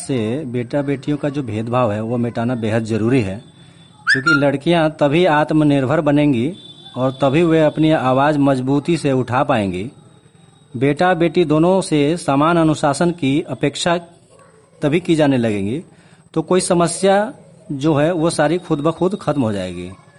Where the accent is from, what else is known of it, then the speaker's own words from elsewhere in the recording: Mohni Mandal, Bihar, India; सीतामढ़ी जिले और ग्राम मोहनी मंडल का निवासी हूं।